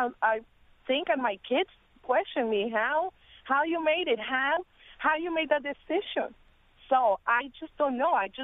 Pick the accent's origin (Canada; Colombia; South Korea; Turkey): Colombia; English is a second language; moved away as an adult; now in United States; I came from Colombia.